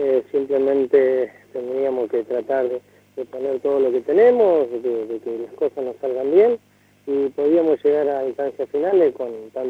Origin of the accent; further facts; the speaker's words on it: Ceres, Santa Fe, Argentina; born there; me tocó representar a la ciudad donde yo nací, donde empecé a tirar mis primeras bochas.